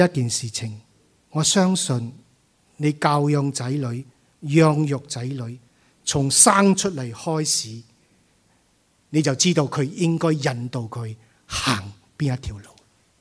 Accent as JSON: {"language": "Chinese", "country": "China", "said": "我们中国人妇女最担心儿女是什么事情"}